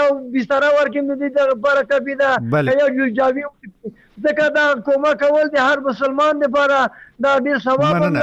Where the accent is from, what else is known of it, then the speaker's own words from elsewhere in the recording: Logar, Afghanistan; زه خپل د لوګر د ولایت یم،